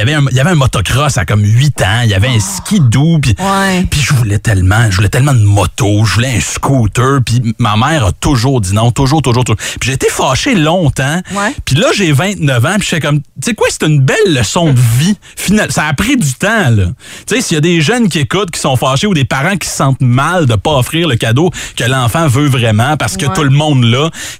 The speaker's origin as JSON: {"language": "French", "town": "Cantley", "region": "Quebec", "country": "Canada", "tie": "born or raised there", "said": "J'ai grandi à Cantley, OK?"}